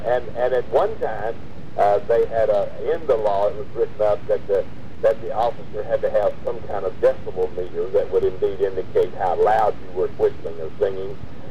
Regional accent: the South, United States; I grew up in the South back in the 50s

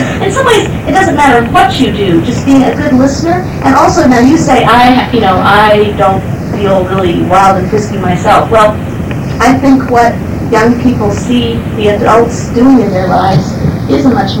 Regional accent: United States; being an American is just a big red embarrassment.

